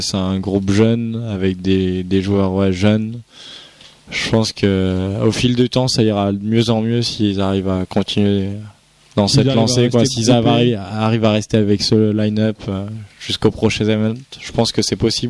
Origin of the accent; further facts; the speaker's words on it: France; Comme on est français, ça nous arrive de nous faire refuser des entraînements.